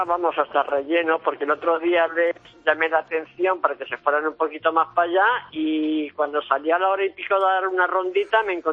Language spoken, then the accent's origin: Spanish; Canary Islands, Spain; moved away as an adult; now in Madrid, Spain; Llevo 2 años en Madrid por cuestiones de trabajo, me vine de Canarias después de 20 años.